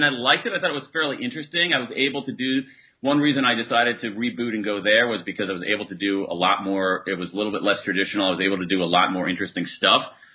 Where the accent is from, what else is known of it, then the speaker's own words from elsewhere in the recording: Midwest, United States; Basically, I grew up in the Midwest to middle-class parents